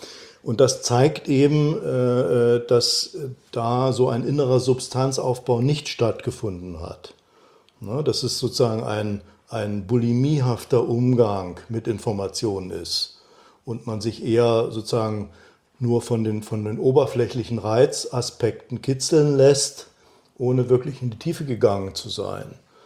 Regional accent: East Germany, Germany; ich bin ja in Ostdeutschland groß geworden, da war der Zugang zu westlicher Literatur sehr beschränkt.

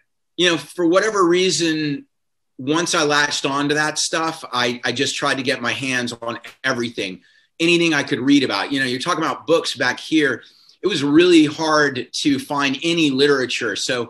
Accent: South Carolina, United States; Growing up in South Carolina, where it was preppy and conservative, I was frustrated

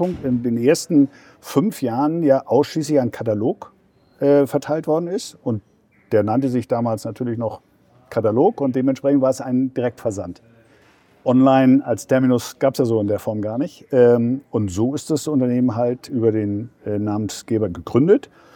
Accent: Stuttgart, Baden-Württemberg, Germany; Ich bin aus Stuttgart.

